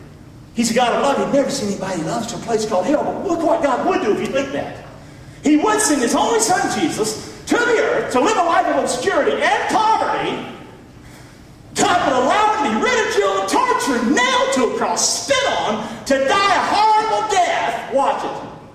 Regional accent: Rockingham, North Carolina, United States; I'm from Rockingham, North Carolina. If people from Rockingham, North Carolina can understand the Bible, you can understand the Bible.

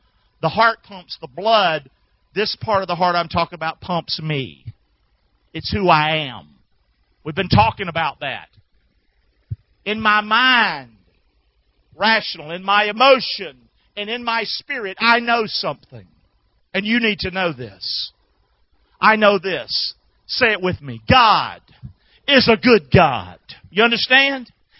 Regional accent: Rockingham, North Carolina, United States; Now, I'm from Rockingham. I never heard this word. I grew up my whole life.

